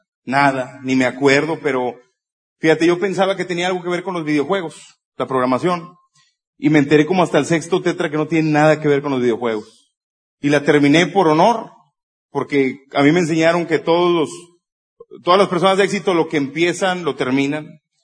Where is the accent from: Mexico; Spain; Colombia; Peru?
Mexico; Monterrey, Nuevo León; somos de Monterrey, Nuevo León.